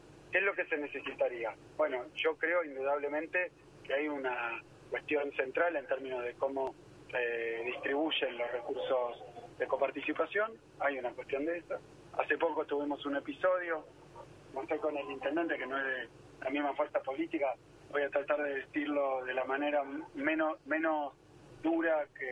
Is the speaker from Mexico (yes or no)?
no; Buenos Aires Province, Argentina; creo que somos todos los bonaerenses